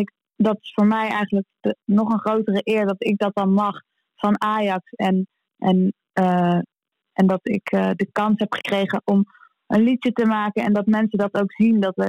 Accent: Amsterdam, North Holland, Netherlands; we als Amsterdammer en als Ajax-ziet heel trots zijn

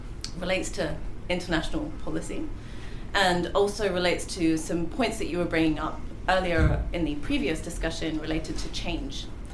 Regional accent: Kenya; also born or lived in United Kingdom; I'm from Kenya and the UK.

